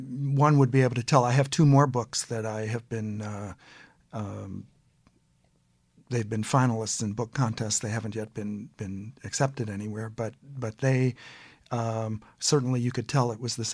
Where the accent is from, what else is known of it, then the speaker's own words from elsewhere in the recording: Detroit, Michigan, United States; I was growing up in Detroit.